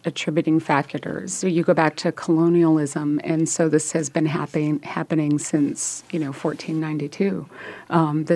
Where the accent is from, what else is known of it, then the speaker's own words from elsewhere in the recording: Alaska, United States; I am Tlingit from Southeast Alaska, and Sisseton Wahpeton Dakota from Sisseton Wahpeton Oyate.